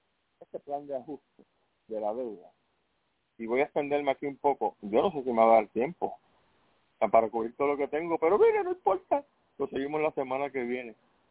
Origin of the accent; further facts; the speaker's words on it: Puerto Rico; está en mi tierra, está en Puerto Rico, y aquí se habla español.